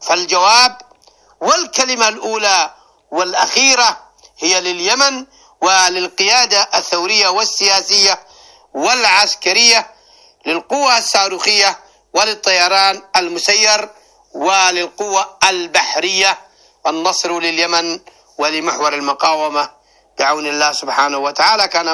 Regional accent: Yemen; نتفائل كيمنيين

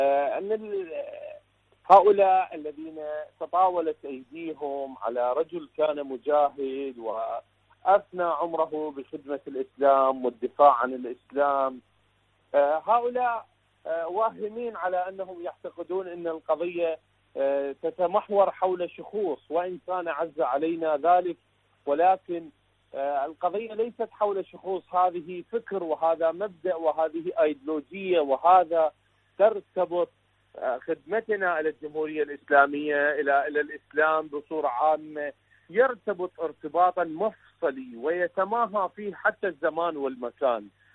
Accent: Iraq; من العراق

